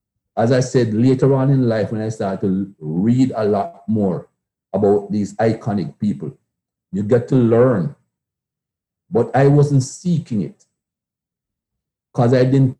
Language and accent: English; Jamaica; Growing up in Jamaica, and by the time I got to a sensible age in Jamaica